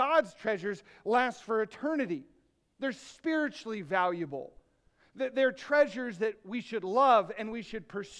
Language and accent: English; Michigan, United States; I'm from Michigan. I understand rust pretty well.